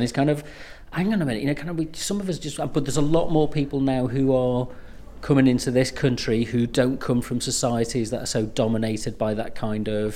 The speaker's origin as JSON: {"language": "English", "town": "Liverpool", "region": "North West England", "country": "United Kingdom", "said": "You know, I come from Liverpool, you learn to go to the pub, everything's about boozing"}